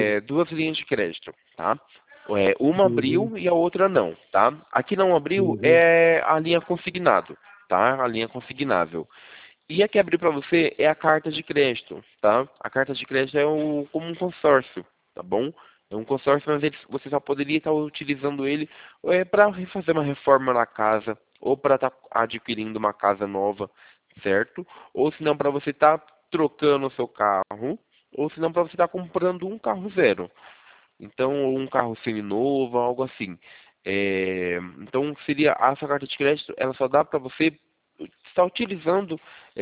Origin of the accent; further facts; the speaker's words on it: Sumaré, São Paulo, Brazil; Eu sou daqui de Sumaré, interior de São Paulo.